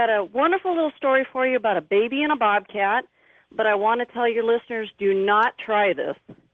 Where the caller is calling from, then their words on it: Kennewick, Washington, United States; Hi George. … I'm calling from Kennewick, Washington.